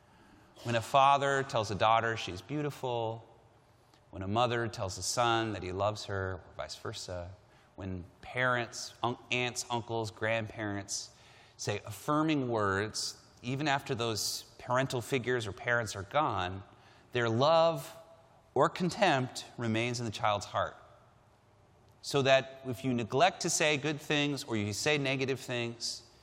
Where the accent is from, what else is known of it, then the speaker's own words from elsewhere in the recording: California, United States; only is everybody learning English, they're learning it with a California accent, which is amazing as a Californian.